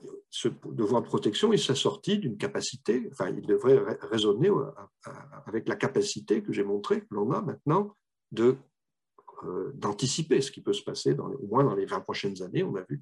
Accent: Nouvelle-Aquitaine, France; C'est parce que c'est ma région d'origine. J'ai un nom breton que je ne renie pas, mais c'est mon papa et ma maman est Aquitaine.

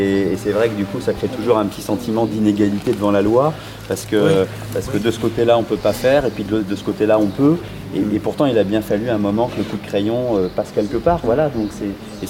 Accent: Angers, Pays de la Loire, France; moi je suis pas de Bordeaux, je suis d'Angers.

